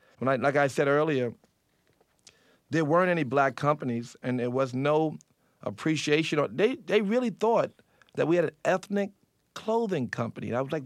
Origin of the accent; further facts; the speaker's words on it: United States; I'm an American. I've been born here my whole life.